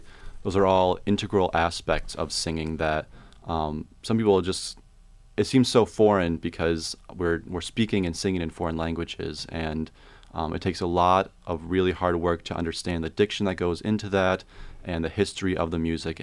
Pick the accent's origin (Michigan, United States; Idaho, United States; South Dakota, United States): Michigan, United States; Hudsonville; And I'm from Hudsonville, Michigan, so just kind of outside of Grand Rapids